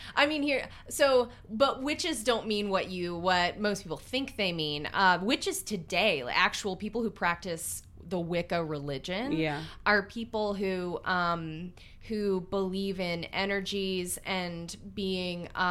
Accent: Bible Belt, United States; And I grew up in the Bible Belt, so I know these people

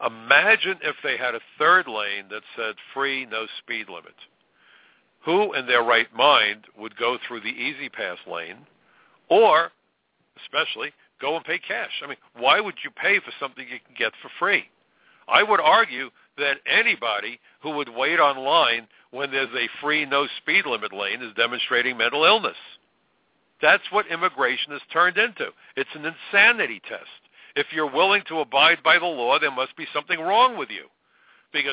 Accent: United States; As an American, it's personal for me

